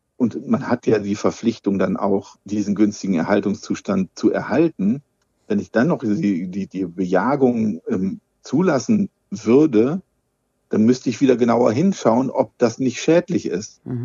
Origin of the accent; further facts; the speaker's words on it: West Germany, Germany; in der Bundesrepublik in Westdeutschland, wo ich herkomme